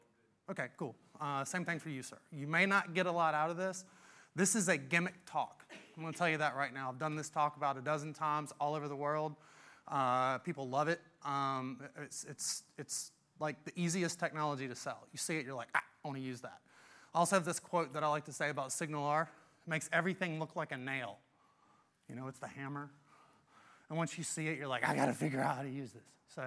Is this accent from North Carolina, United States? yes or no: yes; North Carolina, United States; accent: Southern; You can probably hear the accent. I'm originally from North Carolina, Dirty South.